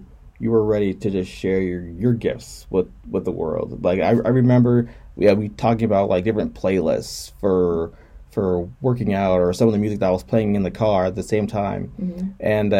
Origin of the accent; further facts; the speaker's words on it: Midwest, United States; Like I'm from the Midwest here originally, but I've been to other places in the country.